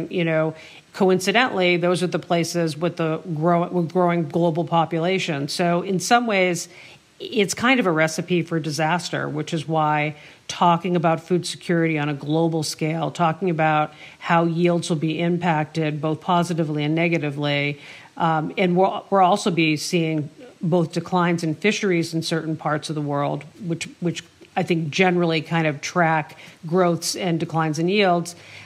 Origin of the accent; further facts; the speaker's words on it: New England, United States; born there; I was born in New England and coming back here.